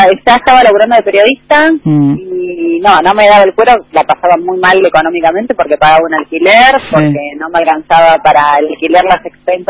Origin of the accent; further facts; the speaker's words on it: Bahía Blanca, Buenos Aires Province, Argentina; born there; Nací en Bahía Blanca, casi circunstancialmente, porque mis viejos vivían ahí por el trabajo que tenía mi papá en ese momento, que mi papá era viajante.